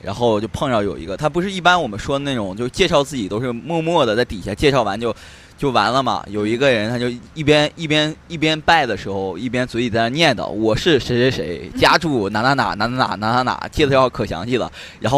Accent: Northeast China, China; 我是东北人，

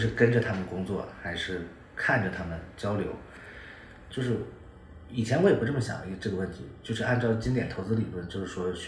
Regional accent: China; 我从小在中国长大，然后我肯定也受这种审美的影响。

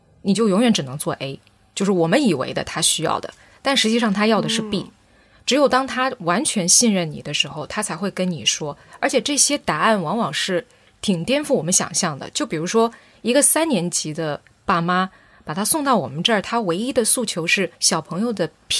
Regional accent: Fujian, China; now in Ningbo, China; 因为我算是新宁波人，我是福建人然后来到宁波，所以理论上来说我做社区工作有个最致命的短板，就是我不会说宁波话。

